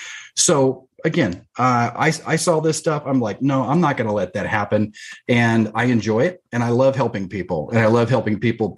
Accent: Texas, United States; I grew up in Texas. I was a country kid

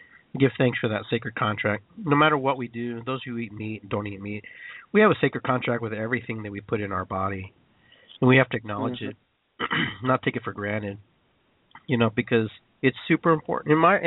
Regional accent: Peru; I love water because I'm from Peru and, you know, I love the beach and I love the ocean.

